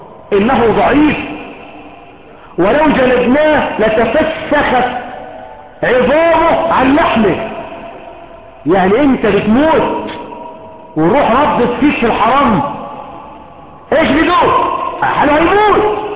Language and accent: Arabic; Egypt